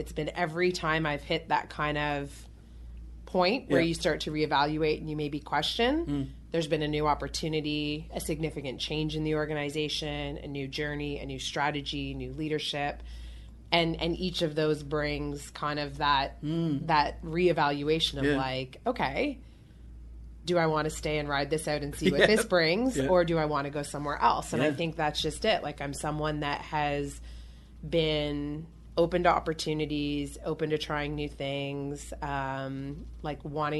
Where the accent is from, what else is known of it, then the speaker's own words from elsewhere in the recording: Toronto, Ontario, Canada; I'm born and raised in Toronto.